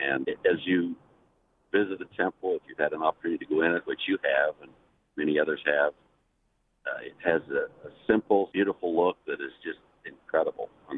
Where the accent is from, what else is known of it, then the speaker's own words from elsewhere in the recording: Manti, Utah, United States; I say, I'm from Manti. Oh, the temple's there and the pageant is there.